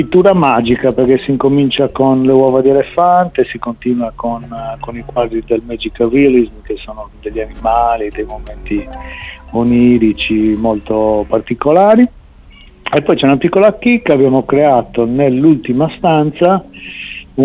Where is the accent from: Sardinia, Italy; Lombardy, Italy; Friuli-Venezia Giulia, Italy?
Sardinia, Italy; also born or lived in United States; io come sardo, figurati, era un sogno per me poter tornare in Sardegna